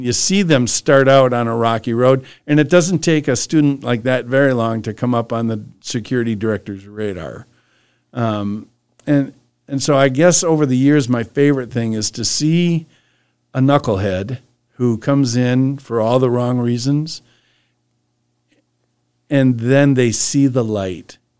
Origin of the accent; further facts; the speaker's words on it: Racine, Wisconsin, United States; I'm a born and raised cheesehead, right? I'm from Wisconsin, born in Wisconsin, went to school in Wisconsin, worked in Wisconsin. I watched the 1967 Ice Bowl with my dad as a 10-year-old in our rec room in Racine.